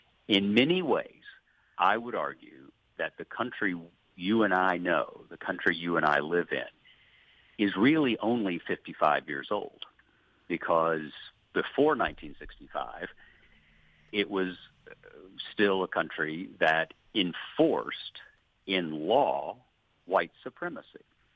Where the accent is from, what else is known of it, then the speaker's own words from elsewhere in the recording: Chattanooga, Tennessee, United States; 28 years ago, I was a baby reporter for the Chattanooga Times, my hometown newspaper.